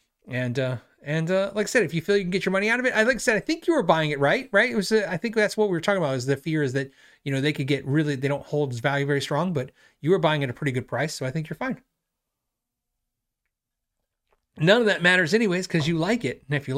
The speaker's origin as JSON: {"language": "English", "region": "New York", "country": "United States", "said": "this is what I'm talking about from New York, the people who talk faster tend to get aggravated with people who talk slower"}